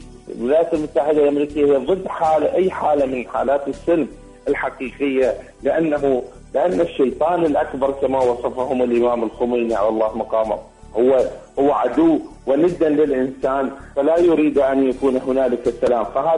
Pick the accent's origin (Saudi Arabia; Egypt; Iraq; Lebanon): Iraq; من العراق